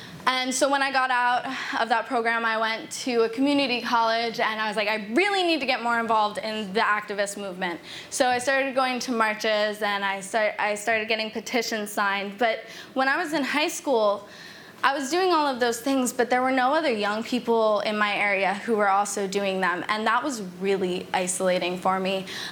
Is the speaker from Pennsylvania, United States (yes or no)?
no; New York, United States; I'm 22 years old and I'm from New York